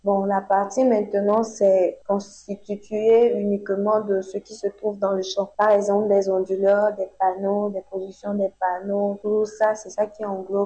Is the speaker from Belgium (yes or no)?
no; Accra, Greater Accra, Ghana; Mon parcours, je suis née à Accra. J'ai fait mes études jusqu'à avoir le bac à Accra.